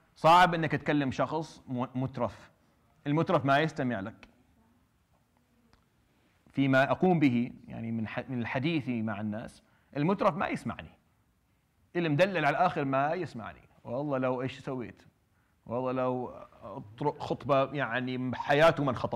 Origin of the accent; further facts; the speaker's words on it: Rif Dimashq, Syria; كنا عايشين نحن في ضيعه ما في بيننا وبين الضيعه الثانيه حدود، يعني ما نعرف وين تخص ضيعتنا وتبدا ضيعتهم. مدرستنا هذا بيناتنا، يعني المدرسة الثانوية بين الضيعتين بين كفر حور وبيت تيمة